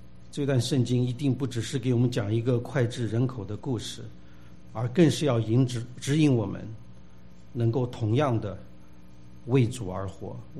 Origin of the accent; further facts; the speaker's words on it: China; 我们从大陆来的特别明白这一点。